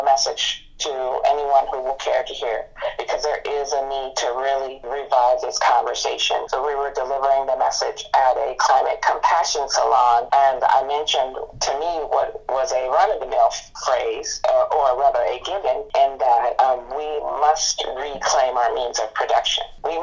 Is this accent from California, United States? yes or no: yes; Oakland, California, United States; what I am is from West Oakland. And I know that we're hella poor down there